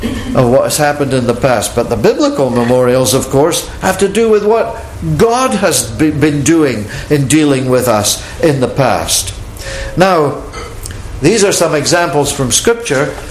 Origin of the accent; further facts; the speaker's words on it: Edinburgh, Scotland, United Kingdom; as a young man, I was wandering in a graveyard in Edinburgh, in Scotland, my hometown